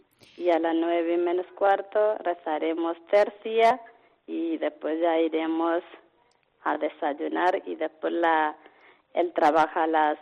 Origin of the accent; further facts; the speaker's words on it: India; Spanish is a second language; now in Ávila, Spain; todas las que estamos en Ávila, en esta comunidad, todas somos de la India.